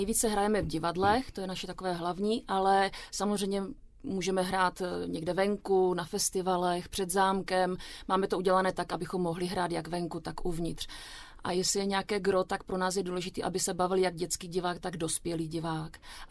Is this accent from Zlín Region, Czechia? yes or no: no; Karviná, Moravian-Silesian Region, Czechia; Ano, prosím, já jsem z Karviné.